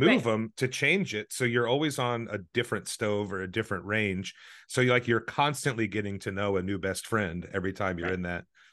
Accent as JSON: {"language": "English", "region": "Midwest", "country": "United States", "said": "I'm from the Midwest. What can I do for seafood?"}